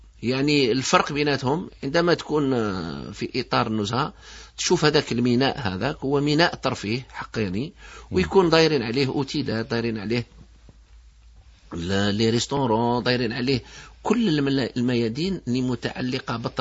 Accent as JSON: {"language": "Arabic", "country": "Algeria", "said": "أنا جزائري نخرج بالطيارة ونروح لتونس"}